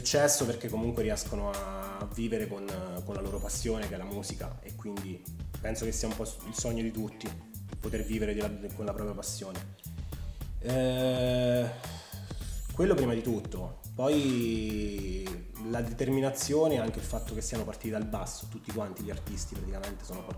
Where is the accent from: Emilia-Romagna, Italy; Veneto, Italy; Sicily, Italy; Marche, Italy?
Marche, Italy; San Benedetto del Tronto; born there; now in Acquaviva Picena, Italy; vivo ad Acquaviva Picena, sono nato a San Benedetto già da quasi 30 anni.